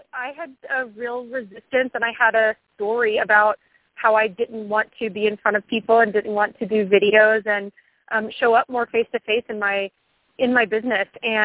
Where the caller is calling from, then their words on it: Colorado, United States; I'm calling from Colorado.